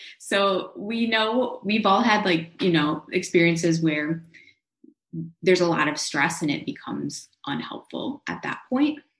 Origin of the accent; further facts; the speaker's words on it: Wisconsin, United States; For me personally, I'm from Wisconsin.